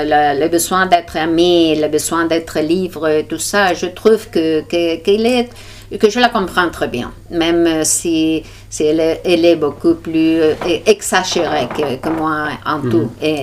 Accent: Community of Madrid, Spain; French is a second language; Je suis espagnole, je vis à Madrid, je suis aussi journaliste.

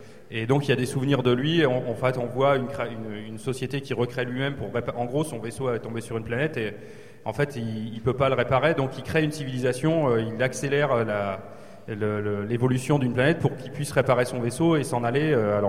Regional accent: France; parce qu'on est français.

